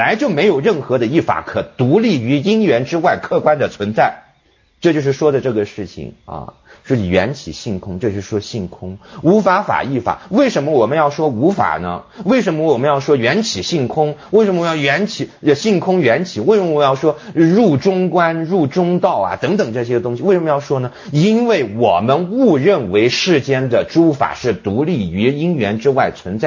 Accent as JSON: {"language": "Chinese", "town": "Kunming", "region": "Yunnan", "country": "China", "said": "我们昆明话说的就是一堆堆的这种非常粗略的认为"}